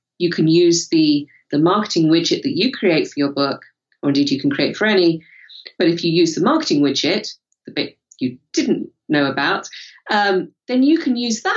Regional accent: United Kingdom; in the UK, you can hear from my accent, Waterstones, to Amazon

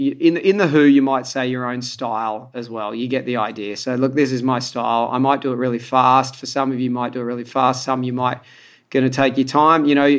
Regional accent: Australia; accent: Aussie; it's not my accent, I might say I have an Aussie accent, you know, and so I'm going to say some words.

